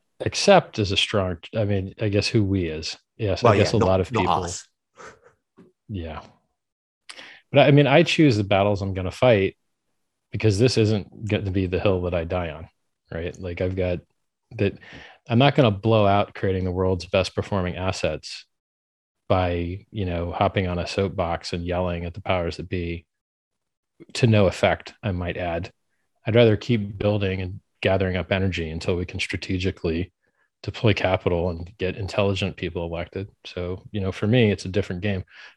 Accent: United States; I'm from America. I don't know none of these people you're talking about, bro.

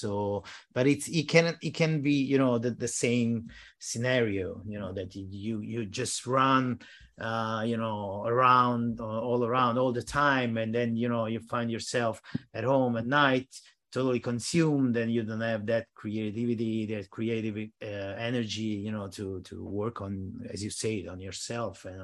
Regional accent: Caserta, Campania, Italy; English is a second language; there was an ex-girlfriend of mine from my hometown in Caserta.

